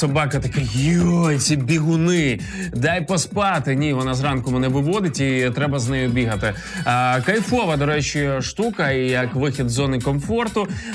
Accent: Kyiv Oblast, Ukraine; accent: surzhyk; вона з Київської області, і я з Київської області. І нібито одна область, а насправді ми по різні сторони від Києва, і там ну інакші слова.

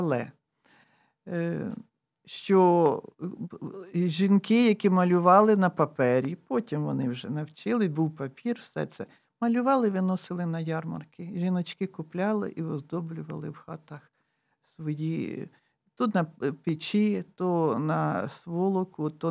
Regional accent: Dnipropetrovsk Oblast, Ukraine; я родом з Петриківського району, не з самого села Петриківка. Я звідти, то батьківщина моя, Дніпропетровщина, Петриківський район.

